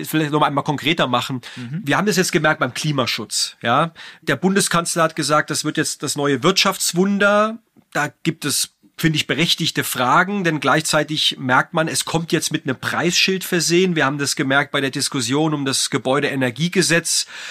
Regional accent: Baden-Württemberg, Germany; auch mein Heimatland Baden-Württemberg

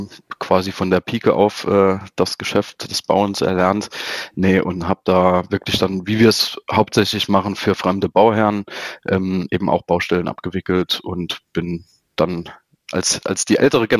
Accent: Saarland, Germany; Also ich komme aus dem Saarland und wohne da auch mittlerweile wieder.

